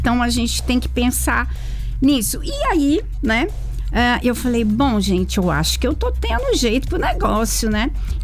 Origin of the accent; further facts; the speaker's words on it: Lavras, Minas Gerais, Brazil; É, eu sou daqui de Lavras, muita gente me conhece.